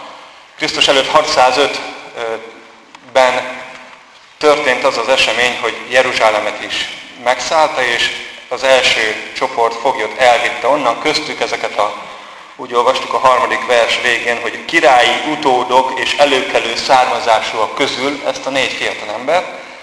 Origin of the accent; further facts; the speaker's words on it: Szomolya, Borsod-Abaúj-Zemplén, Hungary; born there; abban a faluban, ahová születtem, Szomolyára